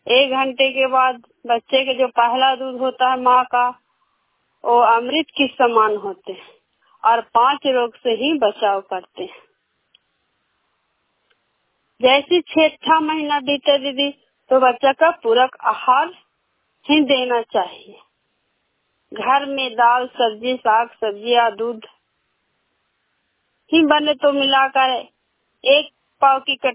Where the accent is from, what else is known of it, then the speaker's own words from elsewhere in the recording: Sakri, Bihar, India; सकरी पंचायत से बोलती हूँ, जिला ललंदा के रहने वाली हूँ